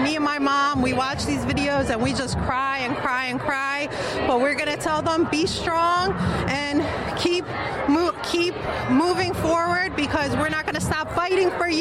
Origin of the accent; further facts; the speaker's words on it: Palestine; I'm Palestinian.